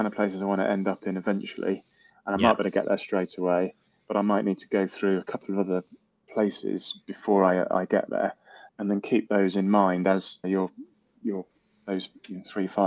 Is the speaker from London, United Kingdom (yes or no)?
no; South West England, United Kingdom; I grew up in Cornwall. There's not a huge amount of job opportunities in architecture in Cornwall